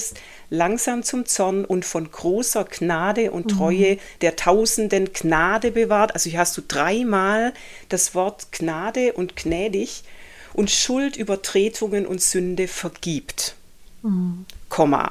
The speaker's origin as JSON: {"language": "German", "country": "Germany", "said": "Und ich finde es auch für uns als Deutsche, mir ist es mal sehr bewusst geworden"}